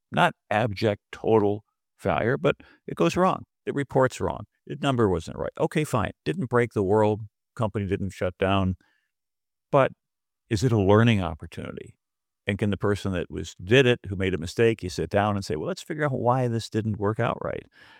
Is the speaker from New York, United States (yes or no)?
yes; Buffalo, New York, United States; I said, I'm from Buffalo. We had all these Polish guys.